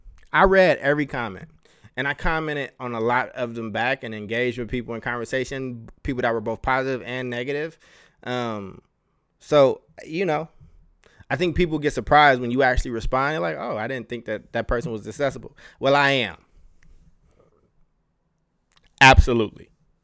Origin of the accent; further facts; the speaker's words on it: Chicago, Illinois, United States; born there; I'm a Bears fan too, because I was born in Chicago